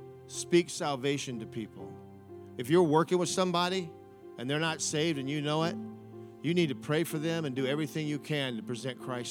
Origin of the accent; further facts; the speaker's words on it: Gary, Indiana, United States; I grew up in Gary, Indiana, and I'd seen some pretty tough individuals, pretty hardcore, pretty calloused.